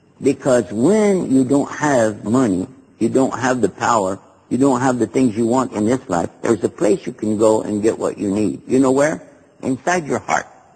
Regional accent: Texas, United States; In my country, you know I'm from Texas, right?

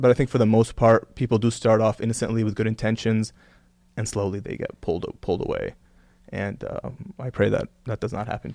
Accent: Kuwait; now in Canada; I grew up in a Muslim family, a practicing Muslim family. And I grew up I'm a Palestinian originally, but I was born in Kuwait. And I grew up between Kuwait and Canada.

